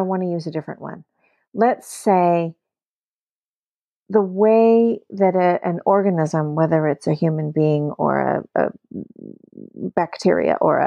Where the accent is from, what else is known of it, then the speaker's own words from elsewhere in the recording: California, United States; I'm an American, but I am also I'm also a Swedish citizen. I am I'm 50 years old, so I'm part of a particular generation, and that's a whole context. I am my language. I am my education, my set of demographics and my privileges. Right, I am that crazy kid that grew up in the Esalen